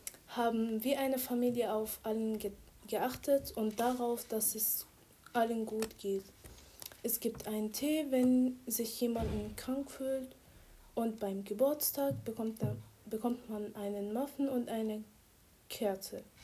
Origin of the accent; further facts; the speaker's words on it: Syria; now in Leonberg, Germany; 16 Jahre alt. Ich komme aus Syrien.